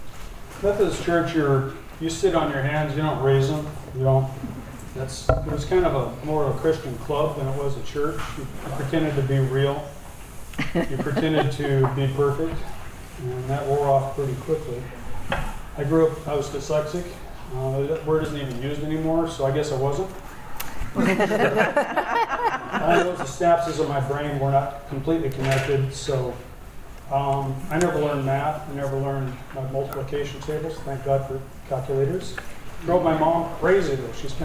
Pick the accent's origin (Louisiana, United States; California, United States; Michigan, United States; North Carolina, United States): California, United States; Glendale; born there; I was born in Glendale, California, 1954. At Glendale Insane Asylum and Hospital.